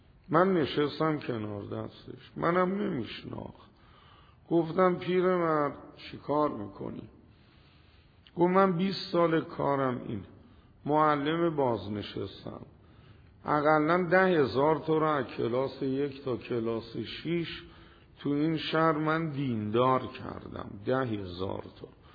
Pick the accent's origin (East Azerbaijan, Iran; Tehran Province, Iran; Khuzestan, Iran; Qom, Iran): Tehran Province, Iran; Tehran; گوه اهل کجایی؟ گفتم تهرون.